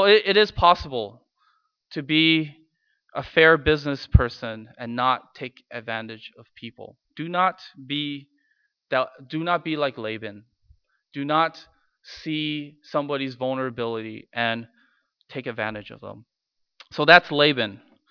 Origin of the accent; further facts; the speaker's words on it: Los Angeles, California, United States; I grew up in Los Angeles, and In-N-Out is the place to be.